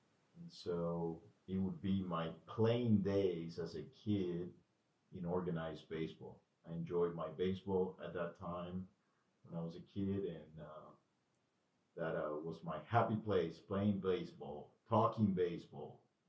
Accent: Honduras; also born or lived in Nicaragua; We grew up in Honduras, although we are from Nicaragua, because of political instability in our country.

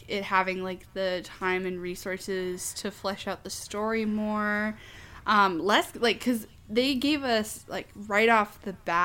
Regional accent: California, United States; I am from Northern California. Running in the grass in tumultuous terrain without shoes on is practically a national pastime.

